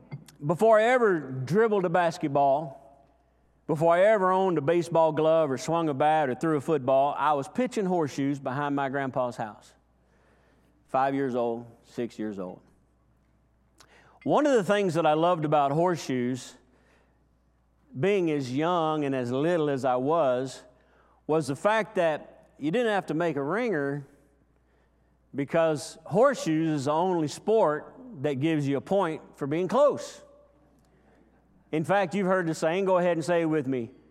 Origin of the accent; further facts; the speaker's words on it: Chicago, Illinois, United States; born there; I was born in Chicago. I don't really tell people that usually, but yeah, I know. But yeah, I was born in Chicago